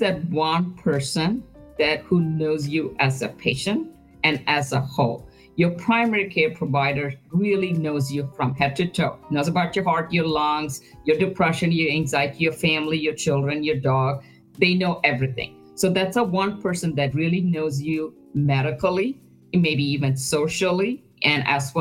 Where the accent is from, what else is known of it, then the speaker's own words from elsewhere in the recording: India; moved away as an adult; now in United States; when I came from India to the United States to start my training